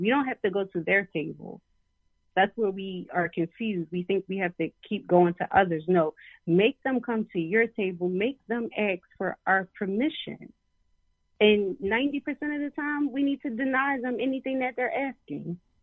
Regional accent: Philadelphia, Pennsylvania, United States; and I'm from South Philly, did you not see this war that's happening?

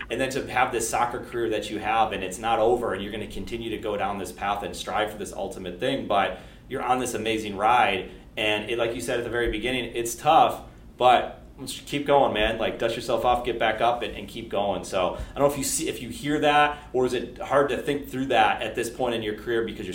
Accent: Buffalo, New York, United States; So it's weird because I'm from Buffalo, New York.

